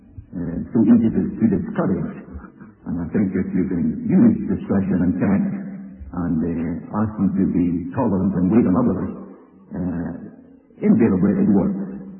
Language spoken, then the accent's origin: English; Scotland, United Kingdom; I was raised in Scotland. I speak the Lindsay.